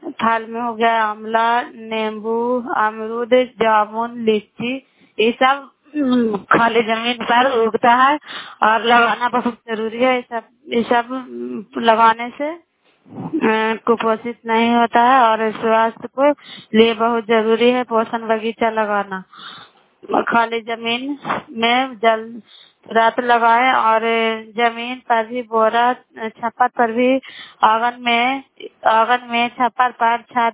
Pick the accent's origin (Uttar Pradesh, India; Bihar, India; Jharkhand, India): Bihar, India; नालंदा जिला करायोला के निवासी हूँ।